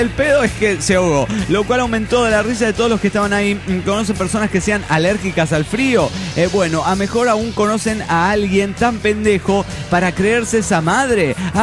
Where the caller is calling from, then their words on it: Mexico City, Mexico; del DF mexicano.